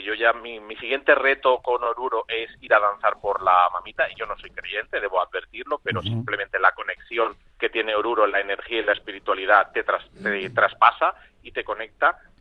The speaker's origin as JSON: {"language": "Spanish", "town": "Alicante", "region": "Valencian Community", "country": "Spain", "tie": "born there", "said": "nací en Alicante y vivo en Elda, trabajo en Petrer"}